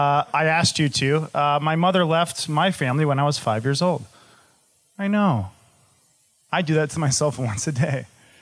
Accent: Michigan, United States; And also, I'm from Michigan as well, so, like, very conservative

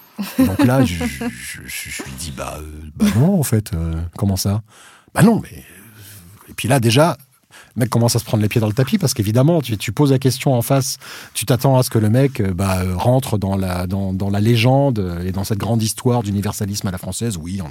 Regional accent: Réunion, France; born or raised there; also born or lived in Madagascar

